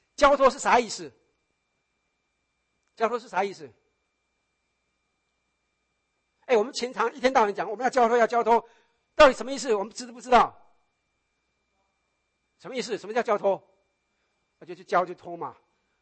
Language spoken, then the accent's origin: Chinese; China; 我们中国人有一句话，他们吃过的盐巴比我们吃过的米还多了